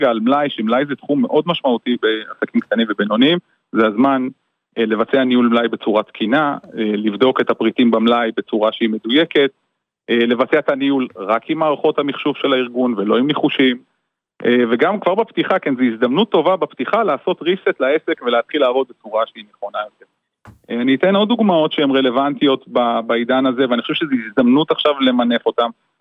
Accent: Kiryat Shmona, Northern District, Israel; now in Misgav, Israel; אני גם בן קריית שמונה במקור, וגם גר במשגב שבלב הגליל.

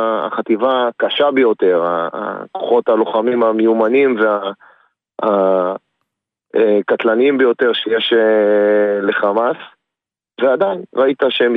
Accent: Northern District, Israel; אז אני דלת, אני מצפון הארץ.

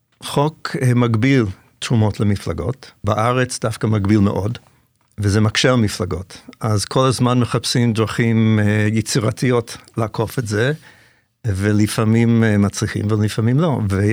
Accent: Canada; moved away as an adult; now in Israel; אז באמת נולדתי בקנדה. ואחרי שסיימתי שם תואר ראשון, עליתי לארץ ב-1989

